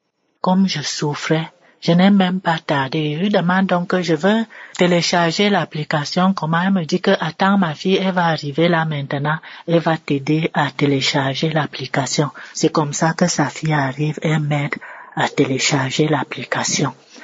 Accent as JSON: {"language": "French", "town": "Yaoundé", "region": "Centre", "country": "Cameroon", "said": "Je suis une Camerounaise vivant à Yaoundé."}